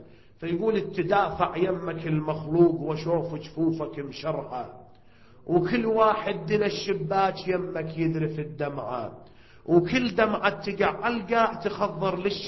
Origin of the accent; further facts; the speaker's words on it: Iraq; ما أدري عندكم ولا موجودة، إن شاء الله موجودة هناك عندنا بالعراق